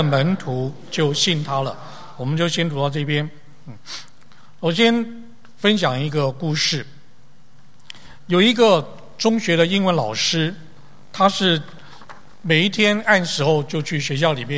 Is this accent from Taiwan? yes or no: yes; Taipei, Taiwan; 我是在台北出生，在台北长大，17岁的时候信耶稣，